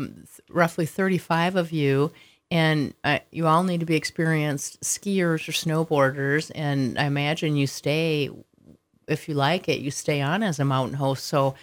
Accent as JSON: {"language": "English", "region": "Minnesota", "country": "United States", "tie": "born or raised there", "said": "You know, when I was a kid, I grew up in Minnesota. Listeners know this. I skated a little ski area outside of St. Paul."}